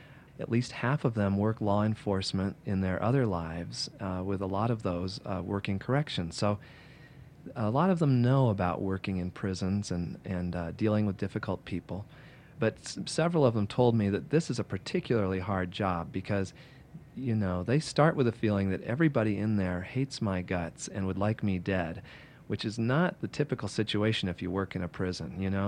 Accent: United States; But as an American, I like to think we will deal with them in a humane way.

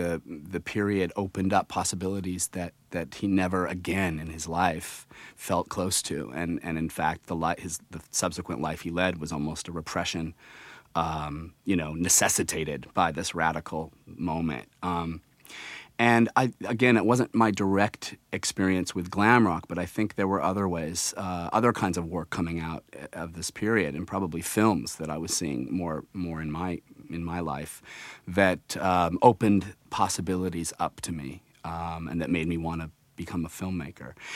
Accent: United States; It's a really English thing that I think as an American I was doubly curious about sort of trying to understand.

